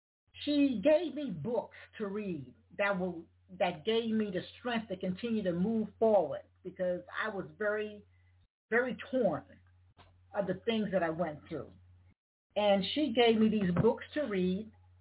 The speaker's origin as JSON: {"language": "English", "region": "South Carolina", "country": "United States", "also_born_or_lived": "New York City", "lives_now": "Atlanta, United States", "said": "But you remember, I am from South Carolina, a way of spending 8 years in New York and coming to Atlanta."}